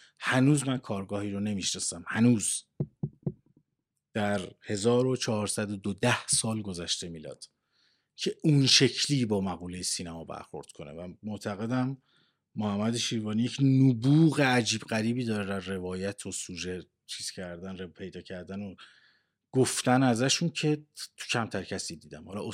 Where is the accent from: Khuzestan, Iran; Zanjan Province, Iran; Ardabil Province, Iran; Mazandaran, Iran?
Zanjan Province, Iran; Zanjan; خب طبیعیه برای ما کنتراست داره از فضایی که من از زنجان اومدم، ندیده بودم